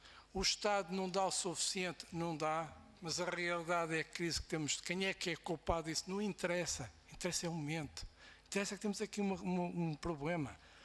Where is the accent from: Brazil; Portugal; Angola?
Portugal; Norte; porque eu digo aquilo que sinto, porque eu sou do Norte.